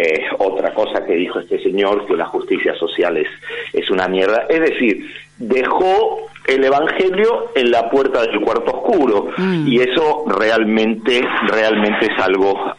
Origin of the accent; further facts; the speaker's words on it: Spain; born there; yo también soy español de nacimiento